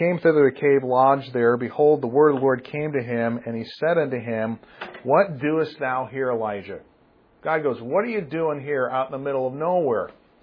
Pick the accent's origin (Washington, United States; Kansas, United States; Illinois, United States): Illinois, United States; Chicago; also born or lived in South Carolina / Wisconsin; I would say that I'm a Midwesterner. I grew up in Chicago, Illinois area. I grew up there, went to college down in South Carolina.